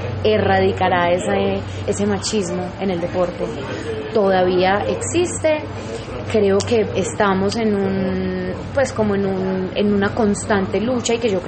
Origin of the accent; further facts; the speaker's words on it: United States; born there; Nací en Estados Unidos, entonces viví mis primeros años en Estados Unidos